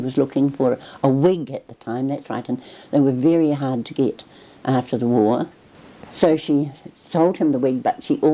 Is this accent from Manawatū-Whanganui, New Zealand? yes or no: no; Wellington, New Zealand; I lived in Wellington, in Goring Street. For anyone who knows, that's off Tinakori Road. I was born actually in Molesworth Street on the 1st of October 1936.